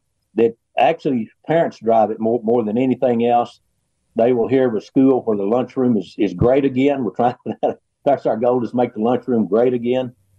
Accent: Texas, United States; And the last four generations have been here in Texas farming and ranching. And I grew up here in Central Texas on a farm and ranch, and graduate of Tarleton State University.

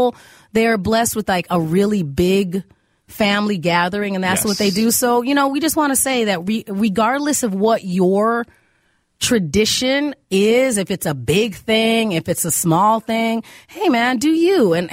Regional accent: Arizona, United States; You know, we're in my family, we grew up in Arizona.

